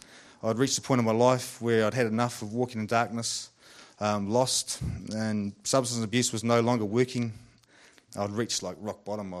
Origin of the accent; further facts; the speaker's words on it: Kauai, Hawaii, United States; I was raised in Kauai by my dad Neil and mum Brenda, along with my younger sisters.